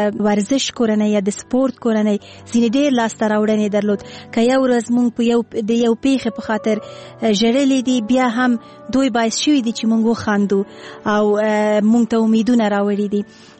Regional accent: Afghanistan; مونږ هم افغانان یو

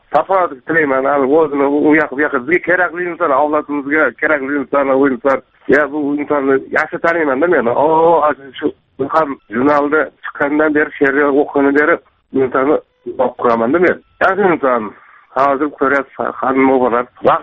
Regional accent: Angren, Tashkent Region, Uzbekistan; Men Angrendan, hali Angren ko'mir konchisi.

